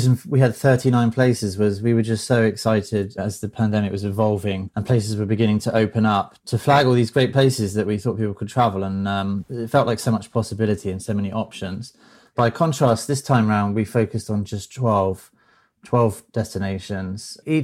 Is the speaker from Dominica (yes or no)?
no; United Kingdom; now in United States; based in Southern California. And as you can tell, I'm a Brit